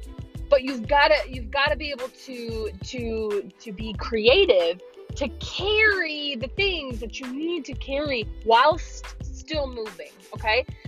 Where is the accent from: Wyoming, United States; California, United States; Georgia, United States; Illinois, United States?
Illinois, United States; now in Nashville, United States; I am formerly from Illinois as of May. So like 6 months ago, I moved to Nashville.